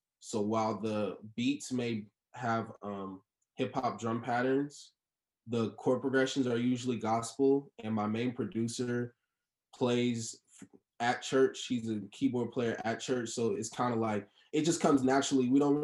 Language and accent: English; Corona, California, United States; I grew up in the Corona Riverside area. I spent, like, a lot of my time in, like, high school and to now in Corona. So, I mostly claim Corona